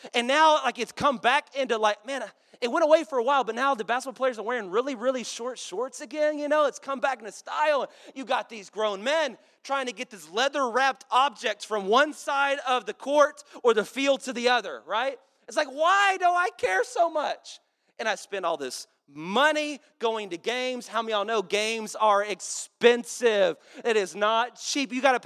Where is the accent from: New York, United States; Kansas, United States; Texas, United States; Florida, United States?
Texas, United States; Dallas; My family were from Dallas. I was born and raised in Dallas, and so it's a part of your birthright.